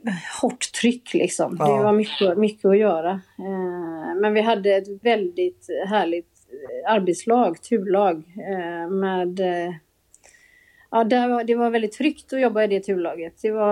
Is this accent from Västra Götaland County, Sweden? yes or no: yes; Gothenburg, Västra Götaland County, Sweden; jag kommer ju från Göteborg, det kanske hörs.